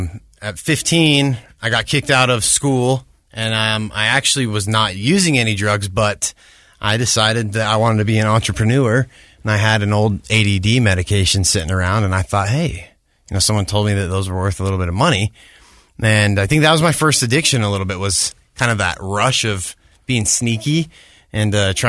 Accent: Orem, Utah, United States; also born or lived in Bellevue, Washington; so I was born in Bellevue, Washington, just out of Seattle. And I grew up in Orem, but my family is originally from Hawaii

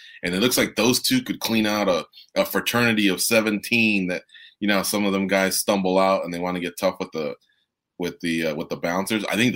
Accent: Santa Ana, California, United States; I'm in Tustin right now, California. That's where Carla is. I'm from Santa Ana, so I'm rooting for the SoCaler.

